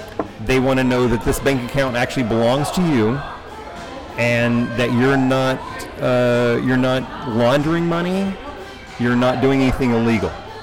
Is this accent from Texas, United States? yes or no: yes; Texas, United States; I grew up in Texas. So football was my life growing up.